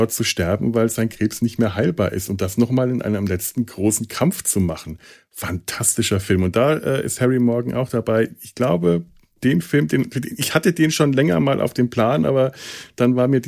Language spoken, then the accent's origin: German; Schweinfurt, Bavaria, Germany; Also wir hatten bei uns in Schweinfurt, wo ich zur Schule ging, ja auch eine Kaserne, eine amerikanische Kaserne